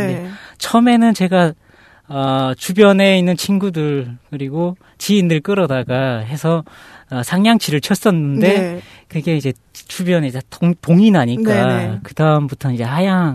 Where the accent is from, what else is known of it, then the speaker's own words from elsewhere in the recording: North Korea; now in South Korea; 나만 이제 북한 출신이고 나머지는 다 이제 남한 출신이잖아요.